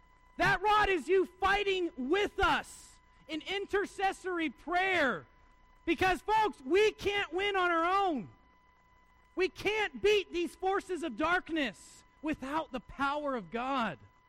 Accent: United States; oh, she's just got to be on drugs, because I'm an American. And we don't really deal with that.

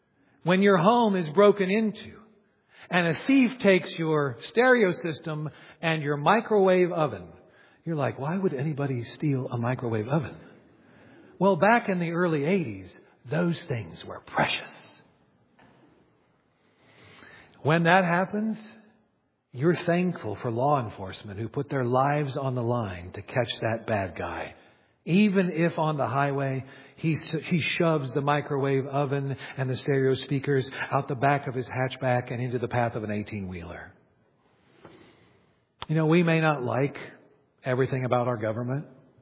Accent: United States; I love being an American. I praise God for the freedoms we enjoy here.

